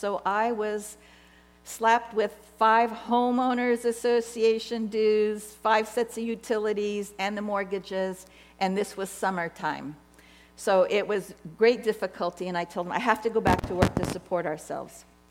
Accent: Los Angeles, California, United States; And I grew up in the Los Angeles area, moved out here with my husband and my daughter

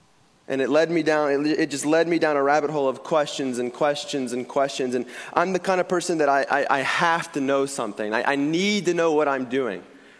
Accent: Texas, United States; accent: Texas; Texas accent. Is that my Texas accent?

